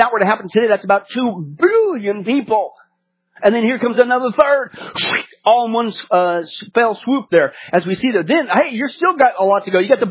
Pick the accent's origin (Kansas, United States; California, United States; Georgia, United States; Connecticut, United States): Kansas, United States; also born or lived in Nebraska, United States; because I grew up in Kansas and Nebraska, Tornado Alley, dealt with tornadoes a lot